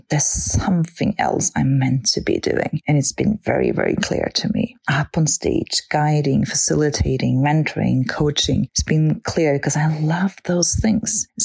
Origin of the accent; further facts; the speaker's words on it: Norway; from Norway